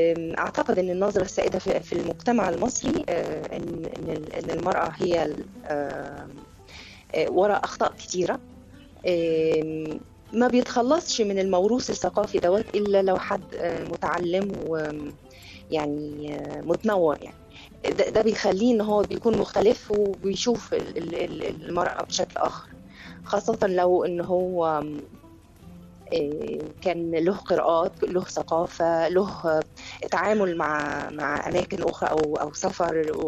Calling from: Belgium; أنا بكلمك من بلجيكا.

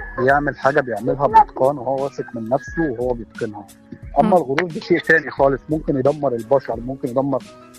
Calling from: Cairo, Cairo Governorate, Egypt; بكلمكم من شبرا مصر.

